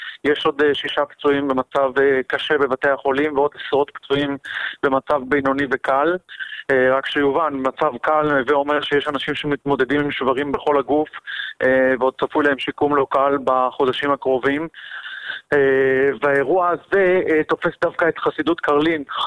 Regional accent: Jerusalem, Jerusalem District, Israel; אני יכול לומר לך כירושלמי

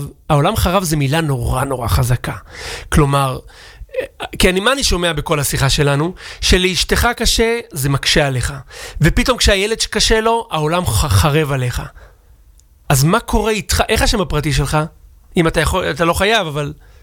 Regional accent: Jerusalem, Jerusalem District, Israel; כי אני מירושלים, אני לא מספיק יודע

